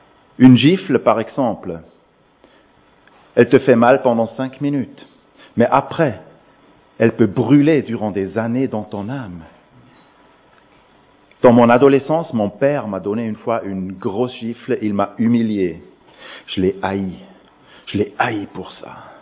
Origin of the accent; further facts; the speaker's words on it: Geneva, Switzerland; je suis en train de développer avec l'Église de plein palais, chez nous à Genève.